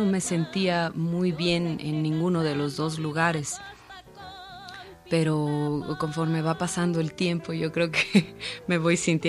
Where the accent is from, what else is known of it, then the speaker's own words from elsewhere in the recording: Oaxaca, Mexico; Pues, por un lado, crecí en la Mixteca Alta de Oaxaca y...